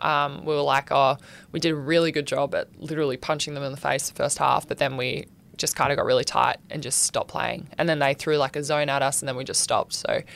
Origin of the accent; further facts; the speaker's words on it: Kalgoorlie, Western Australia, Australia; I was always like, I'm never moving to Perth. It's too big. I hate it. I'm never doing it. I love Kalgoorlie.